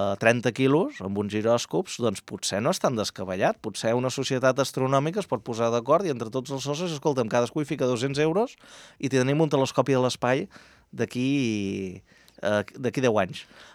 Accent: Catalonia, Spain; nosaltres que som de l'Empordà

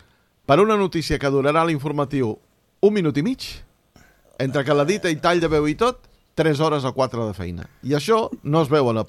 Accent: Catalonia, Spain; Sabeu que jo sóc català a tope, però no sóc independentista?

